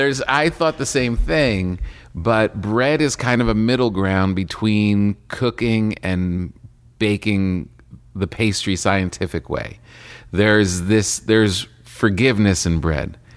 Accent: New Jersey, United States; I was raised in New Jersey, and all Italian stuff all around us and all that thing.

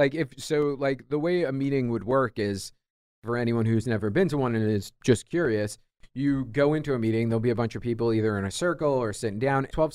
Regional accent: New York, United States; I'm Irish. I'm New York guy

